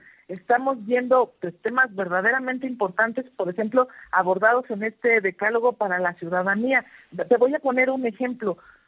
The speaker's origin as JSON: {"language": "Spanish", "country": "Mexico", "said": "Claramente hay una obligación de nuestra parte como mexicanos de ver lo que pasa en otras naciones"}